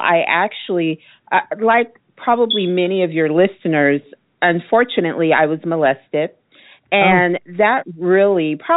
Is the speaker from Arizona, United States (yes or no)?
yes; Phoenix, Arizona, United States; I was sharing with you that I'm a native, and so I was born and raised right here in Phoenix, Arizona, and I have never left.